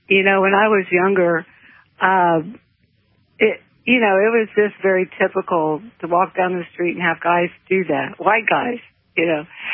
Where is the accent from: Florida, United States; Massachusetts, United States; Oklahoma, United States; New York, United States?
Florida, United States; Tampa